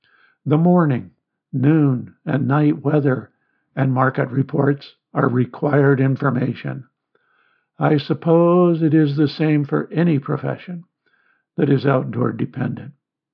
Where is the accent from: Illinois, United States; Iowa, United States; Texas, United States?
Iowa, United States; We grew up in Iowa, and the weather was very important.